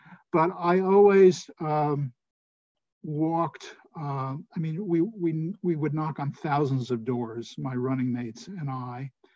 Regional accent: Fair Lawn, New Jersey, United States; I returned to New Jersey. I moved back to my hometown of Fairlawn.

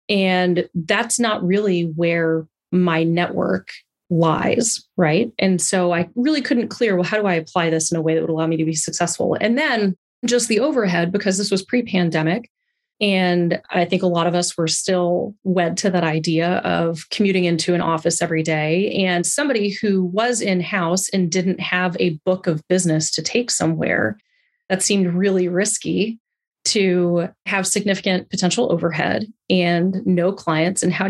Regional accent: Dallas, Texas, United States; I grew up in the Dallas area. I went to University of Texas for undergrad and then WashU in St. Louis for law school.

